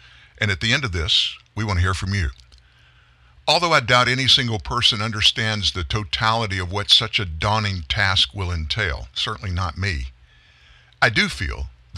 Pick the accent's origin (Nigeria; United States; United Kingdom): United States; Southern United States; Listen, folks, I'm 66 years old. I grew up in the South.